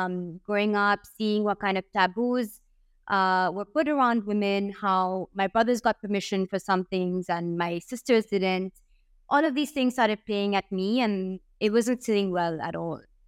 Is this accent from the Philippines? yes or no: no; Hong Kong; So I'm born and brought up in Hong Kong. And I ended up going to boarding school